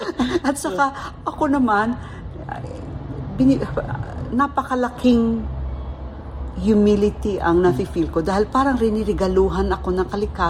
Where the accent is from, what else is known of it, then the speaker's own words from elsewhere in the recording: Bicol Region, Philippines; galing ako sa Bicol. Tubo akong Bicol, doon ako pinanganak, doon ako lumaki. At nag-aral din hanggang university.